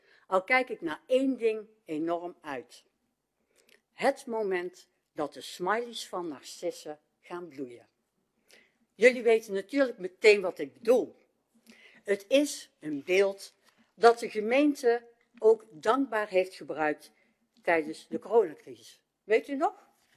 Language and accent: Dutch; Veldhoven, North Brabant, Netherlands; En iets meer dan 57 jaar geleden ben ik in Veldhoven geboren. En ik heb hier ook altijd gewoond. Zowel in Veldhoven dorp als in Zonderwijk, De Heikant, Zeelst en momenteel in Meerveldhoven. Maar ik ben dus nooit weg geweest.